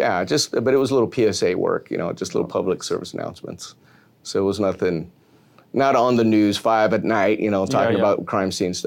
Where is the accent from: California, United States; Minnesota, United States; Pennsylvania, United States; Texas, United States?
Texas, United States; San Juan; I grew up in San Juan, not San Juan, Puerto Rico, where I was supposed to be, but ended up in San Juan, Texas.